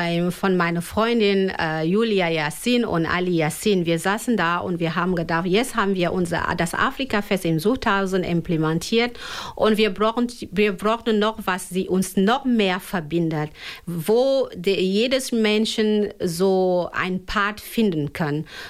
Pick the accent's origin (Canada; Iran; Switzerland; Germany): Germany; Osnabrück, Lower Saxony; wenn du sagst, ich komme aus Osnabrück, dann fragt man, wo genau her kommst du noch?